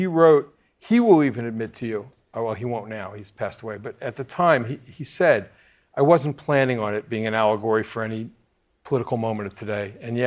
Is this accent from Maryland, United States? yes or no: yes; Baltimore, Maryland, United States; And so I had to make a joke because I'm from Baltimore and I can't help it.